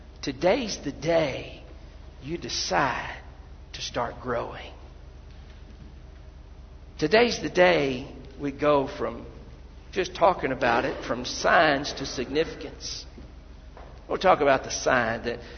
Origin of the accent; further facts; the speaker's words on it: Russellville, United States; Russellville has a personal relevance to me. It's where I live. It's my hometown.